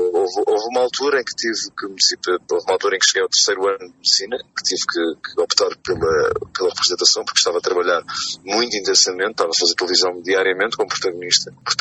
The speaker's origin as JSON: {"language": "Portuguese", "region": "Lisbon", "country": "Portugal", "tie": "born or raised there", "said": "Andava muito de skate, jogava muito à bola na rua, em Benfica, onde cresci."}